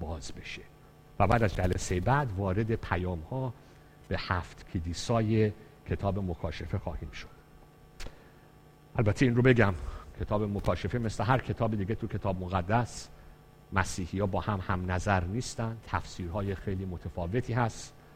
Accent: Iran; now in Portugal; من دو روز بعد از اینکه از هواپیما از ایران اومدم پرتغال

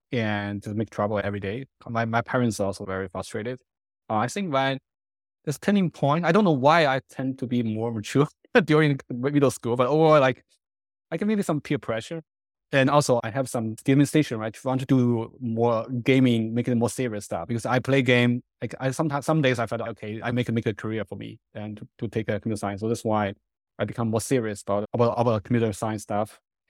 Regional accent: Huangshan, Anhui, China; I grew up in Huangshan, right? The Yellow Mountain is my hometown. It's like a small city. I call it tier 4, tier 3 city in China.

